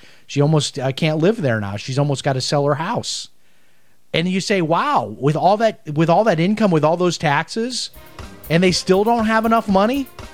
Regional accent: Chicago, Illinois, United States; moved away as an adult; I have a lot of relatives still in Chicago because I'm from Chicago originally, moved away when I was 18.

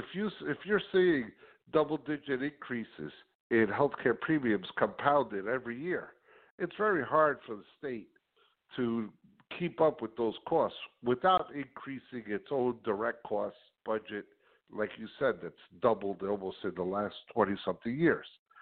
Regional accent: Union City, New Jersey, United States; I give the example that I'm from Union City. I'm very proud to be from Union City, New Jersey.

